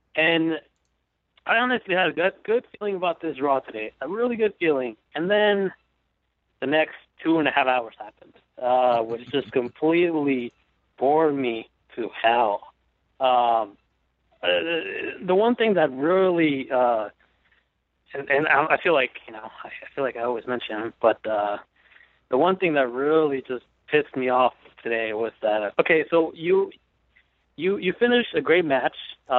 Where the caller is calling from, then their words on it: Maryland, United States; from Maryland.